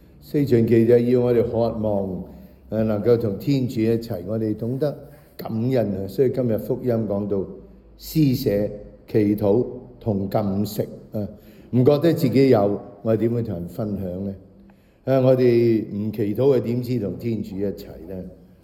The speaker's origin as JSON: {"language": "Cantonese", "country": "China", "said": "为我哋中国人咧，我哋喺新年里头吓，一年嘅开始咧，成日讲除旧更新吓"}